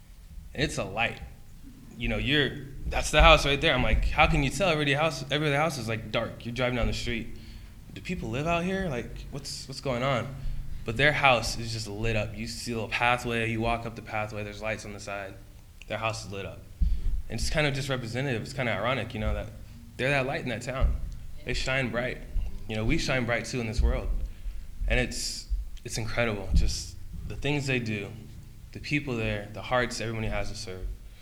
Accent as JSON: {"language": "English", "town": "San Diego", "region": "California", "country": "United States", "tie": "born or raised there", "said": "I'm from San Diego. I've lived here my whole life."}